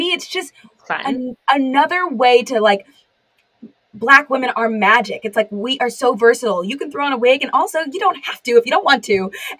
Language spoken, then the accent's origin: English; California, United States; And so I'm from California, and I a lot of girls in California, when they show up, they show up.